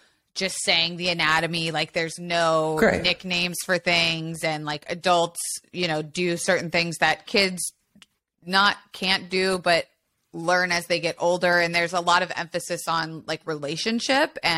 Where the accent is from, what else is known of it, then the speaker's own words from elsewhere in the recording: Tampa, Florida, United States; No, I grew up in Florida.